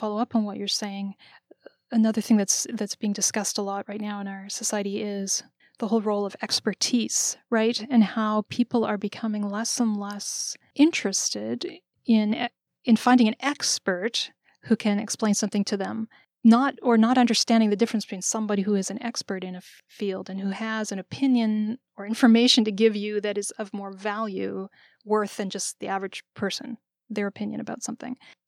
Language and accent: English; Canada; now in United States; So I was born and raised in Canada, and it's a more deferential society where you're going to be more willing to recognize someone else in authority over you or so on.